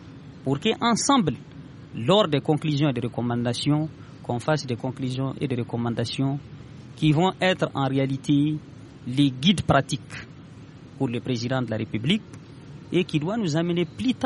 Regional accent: Kidal, Mali; je suis de Kidal. Je suis de la région de Kidal.

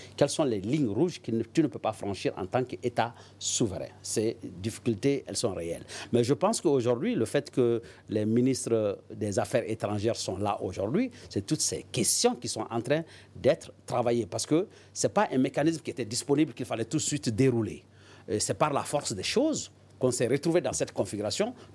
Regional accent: Mali; Et pourtant, je suis chez moi, au Mali

